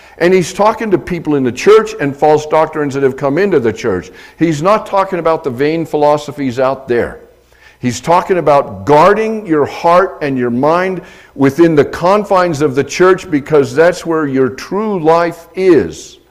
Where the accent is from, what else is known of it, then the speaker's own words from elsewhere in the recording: Leadville, Colorado, United States; Now, being born and raised in Leadville, mining is not a strange thing.